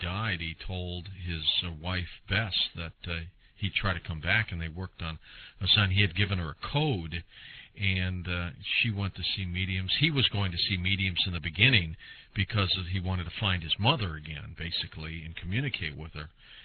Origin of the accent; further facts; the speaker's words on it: Detroit, Michigan, United States; I think he was in my hometown of Detroit, of course, way before I was born